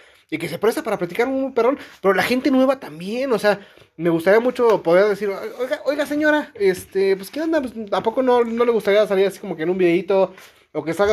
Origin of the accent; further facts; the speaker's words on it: Mexico City, Mexico; Yo vengo de la Ciudad de México, ¿no?